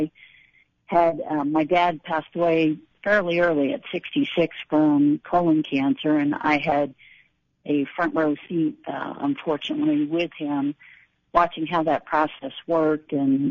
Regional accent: Northeast, United States; now in Durango, United States; Well, I grew up actually in the Northeast, although my great-grandparents homesteaded up in the Northeast corner of Colorado in the late 1800s.

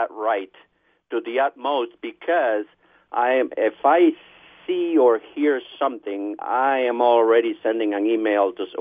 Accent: Peru; now in United States; I'm from Peru.

